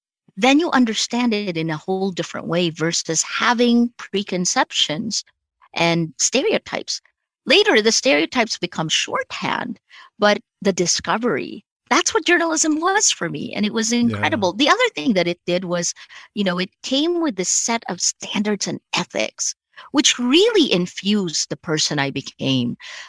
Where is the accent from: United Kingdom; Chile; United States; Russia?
United States; moved away; Also, for me, I felt sarcasm was kind of mean growing up in America. And so when I got here